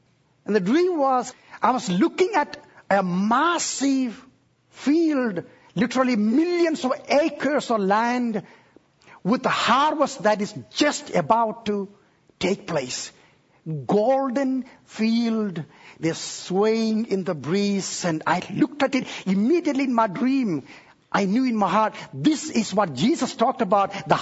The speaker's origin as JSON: {"language": "English", "region": "South India", "country": "India", "tie": "born or raised there", "moved": "yes", "lives_now": "United States", "said": "I grew up in southern part of India where we have coconut trees like you have in Hawaii."}